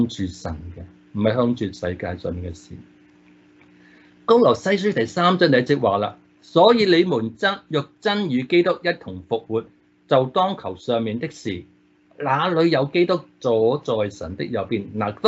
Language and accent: Cantonese; Hong Kong; 我係香港人啊。我中文人嚟噶，我唔識希利文啊。